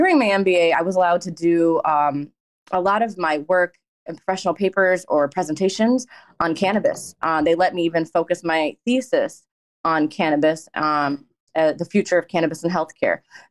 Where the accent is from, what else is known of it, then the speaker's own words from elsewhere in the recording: Michigan, United States; also born or lived in England; So I'm 35 years old, Pakistani Muslim. I was born in England, but I came to the U.S. when I was just a little baby, like probably 6 months old. Lived in Michigan my whole life